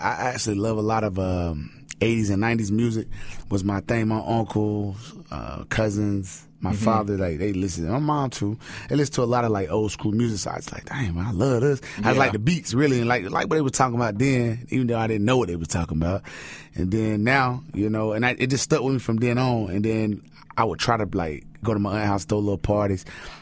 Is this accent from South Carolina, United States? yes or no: yes; Greenville, South Carolina, United States; I'm from Greenville, South Carolina. I'm right here in the upstate, man, where I'm from, right here in the upstate.